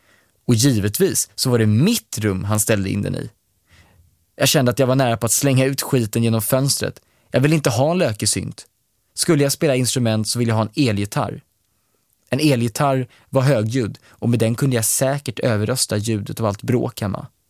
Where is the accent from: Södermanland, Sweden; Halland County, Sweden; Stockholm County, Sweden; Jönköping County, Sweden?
Stockholm County, Sweden; Bromma; där jag växte upp i en privilegierad miljö i idylliska Bromma.